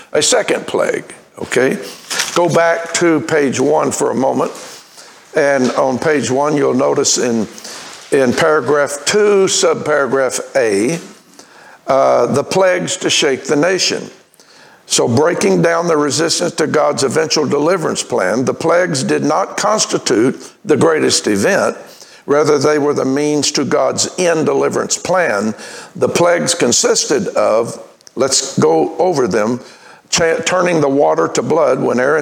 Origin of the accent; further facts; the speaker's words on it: Arkansas, United States; I grew up in Arkansas, and I tell you, gnats are demonic